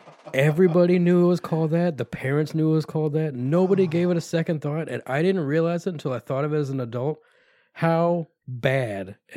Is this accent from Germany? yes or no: no; Delaware, United States; born there; Yeah, I was born in Delaware